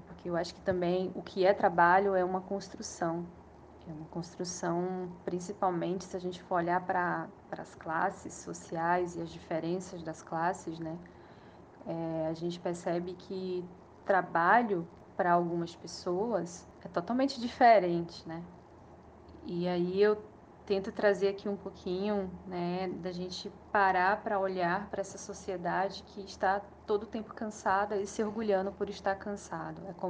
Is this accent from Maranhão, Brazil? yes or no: yes; Maranhão, Brazil; 30 aninhos de vida aqui nessa terra. Moro no Maranhão, sou maranhense